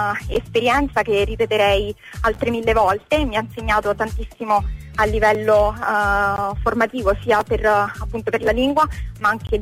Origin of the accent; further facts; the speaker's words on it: Lazio, Italy; la Tussa, che è la terra in cui sono cresciuta, e nel Lazio